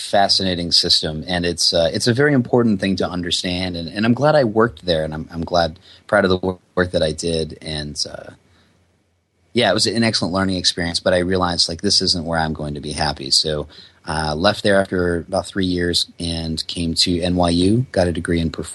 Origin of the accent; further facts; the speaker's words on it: New York, United States; I grew up on the border to Canada, directly north of New York. I'm a lifelong New Yorker, but not of the city.